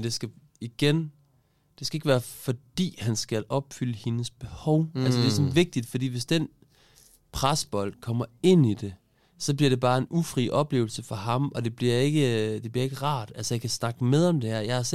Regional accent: Central Denmark Region, Denmark; jeg kommer fra Vestjylland

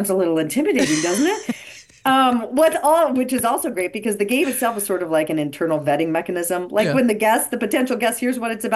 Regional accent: Idaho, United States; I come from I'm from Idaho, like six generations from Idaho.

